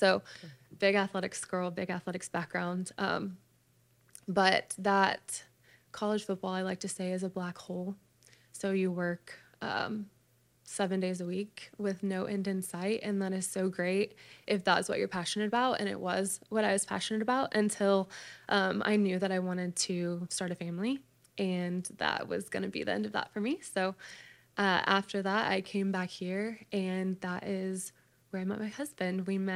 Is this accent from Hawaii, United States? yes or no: no; Texas, United States; I am from the DFW area where we are now. I was raised Catholic. My dad was a football coach. My mom is a teacher.